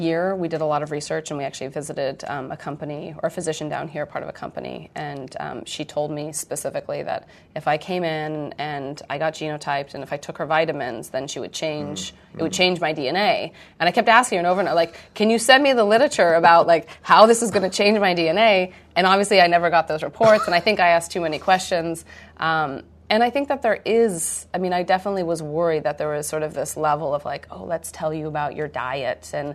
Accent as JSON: {"language": "English", "town": "Stanford", "region": "California", "country": "United States", "tie": "born or raised there", "said": "Yeah, so I grew up on Stanford campus. I went to Yale for undergrad as a biology major"}